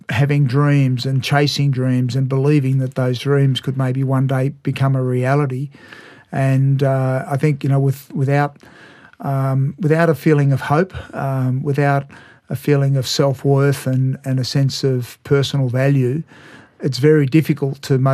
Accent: Melbourne, Victoria, Australia; I grew up in Melbourne and went to a Jesuit school down there.

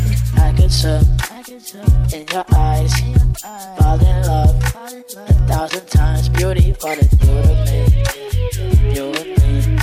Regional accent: Melbourne, Victoria, Australia; from Melbourne, and we are this week's Triple J Unearthed feature artist.

